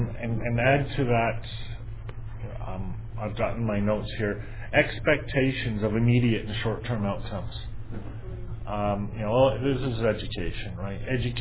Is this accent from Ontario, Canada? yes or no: no; New Brunswick, Canada; I went to Tasmania because I was from New Brunswick